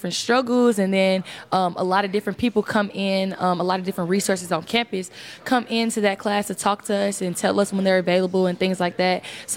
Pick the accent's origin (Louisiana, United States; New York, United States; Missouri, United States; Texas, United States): Missouri, United States; St. Louis; I've watched Slu for many of years since I'm from St. Louis